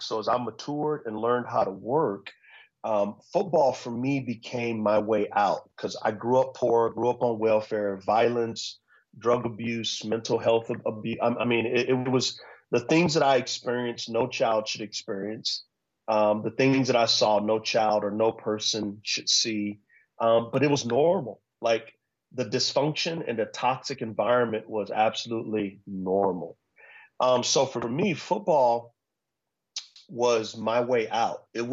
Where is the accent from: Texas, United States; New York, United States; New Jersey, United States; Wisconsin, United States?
Texas, United States; San Antonio; So I grew up in San Antonio, Texas, and Texas football is taken very seriously.